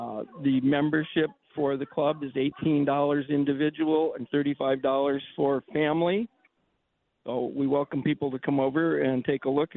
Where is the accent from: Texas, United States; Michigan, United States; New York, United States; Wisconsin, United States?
Michigan, United States; Well, I was born and raised back in Michigan on a lake